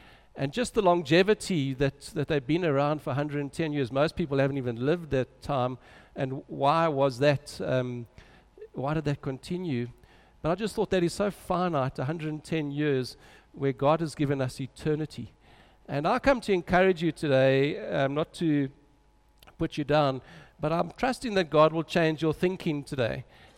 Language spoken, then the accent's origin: English; Germiston, Gauteng, South Africa; I grew up in Germiston, and in those years in Germiston was a wonderful town.